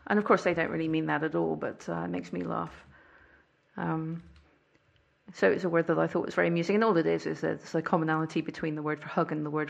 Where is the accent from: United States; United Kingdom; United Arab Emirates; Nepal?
United Kingdom; I'm British, not really.